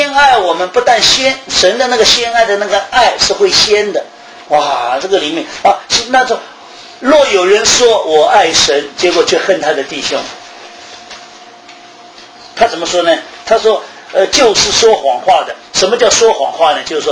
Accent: China; 我觉得这句话我们中国人读起来比较容易啊

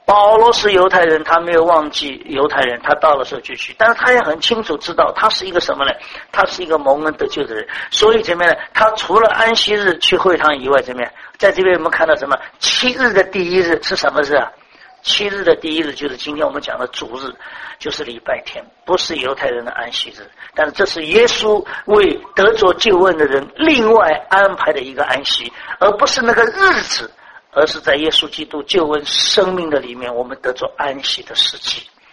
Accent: China; 神让我做中国人，我也不能把我中国人丢掉。第二个，既然我信了耶稣，被世界上不信主人归类在这个基督教里面

